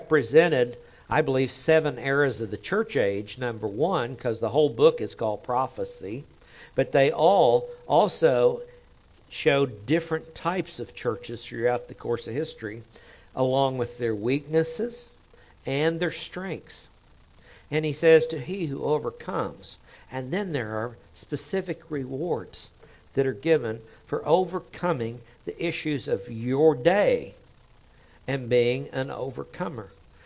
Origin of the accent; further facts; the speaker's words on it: Oklahoma, United States; accent: Oklahoma; I'm from Oklahoma. Wallowing. Kind of like Washington instead of Washington. I mean, that just kind of goes with the Oklahoma accent.